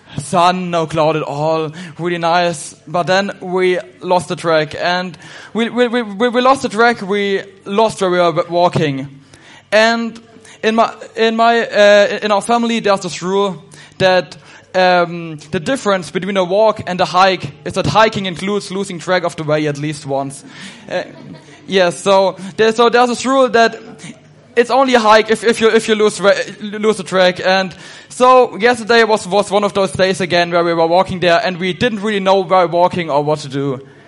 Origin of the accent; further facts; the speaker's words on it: Germany; English is a second language; So as I'm from Germany, my accent may sound a little bit odd to you.